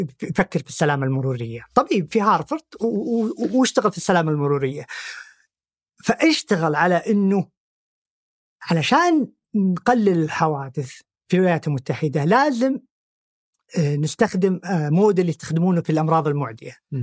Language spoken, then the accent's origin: Arabic; Saudi Arabia; يمكن أنا كبير، إنه مو بكل السيارات كانت عندنا في السعودية قبل 20 سنة